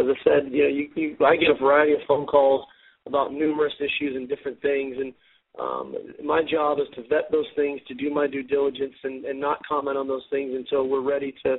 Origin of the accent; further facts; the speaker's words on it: California, United States; I'm a kid from Southern California. Grew up coming to the Coliseum, going to SC football games